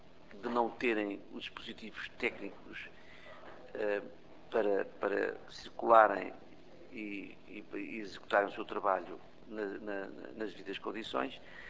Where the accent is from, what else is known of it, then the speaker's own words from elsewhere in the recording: Alentejo, Portugal; Nós, alentejanos, com uma pronúncia diferente dos homens do Norte e vice-versa